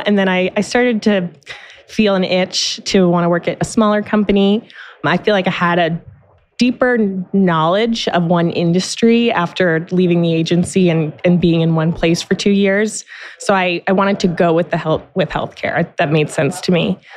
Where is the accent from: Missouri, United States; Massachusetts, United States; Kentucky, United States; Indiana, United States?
Massachusetts, United States; Boston; Boston's not known for I'm from Boston, so it's